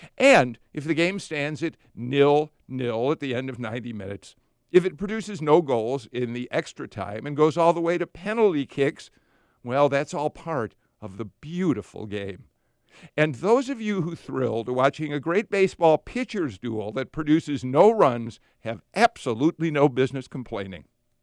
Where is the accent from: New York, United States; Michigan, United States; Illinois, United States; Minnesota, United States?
Illinois, United States; Chicago; Now, I grew up in Chicago and spent a good part of my youth watching great Cubs players like Ernie Banks, Ron Santo, Ferguson Jenkins.